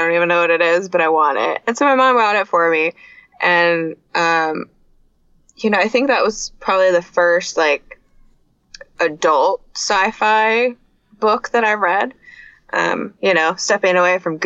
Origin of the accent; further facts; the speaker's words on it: Vancouver, Washington, United States; In Vancouver, Washington.